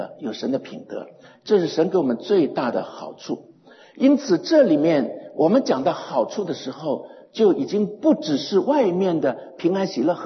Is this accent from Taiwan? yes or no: no; China; 我们中国人很多的家庭啊，这个儿女长大了